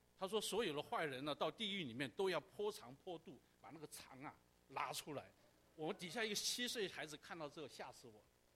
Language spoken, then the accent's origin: Chinese; Taiwan; accent: Taiwanese; 你们听到我的这个普通话，我的普通话跟我们这边的很多台湾来的差很多，我的是台湾狗语，就是那个带了很多台湾腔的那种国语，因为我从小是被放羊长大的。